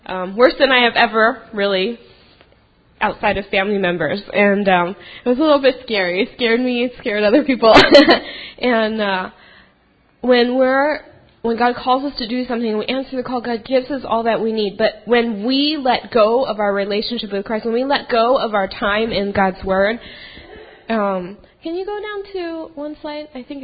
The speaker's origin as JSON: {"language": "English", "country": "United States", "tie": "born or raised there", "said": "the life that he gave me growing up here, growing up in the States, growing up in such a privileged family"}